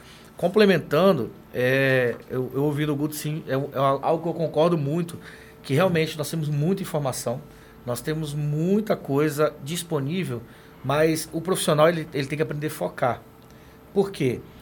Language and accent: Portuguese; Goiás, Brazil; now in Porto Velho, Brazil; Eu não sou rondoniense, eu sou goiano, mas eu vou falar. Aqui em Porto Velho, tudo que se planta dá.